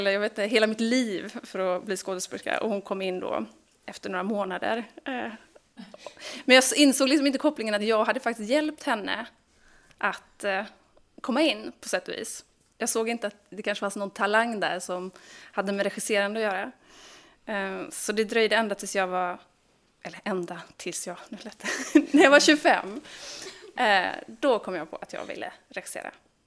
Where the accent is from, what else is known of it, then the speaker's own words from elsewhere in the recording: Alingsås, Västra Götaland County, Sweden; also born or lived in Gothenburg; now in Stockholm, Sweden; Jag kommer faktiskt från Göteborg. Jag är född här på Guldheden, men flyttade till Alingsås när jag var 9. Så jag är både storstaden Göteborg och småstaden Alingsås. Men nu bor jag i Stockholm.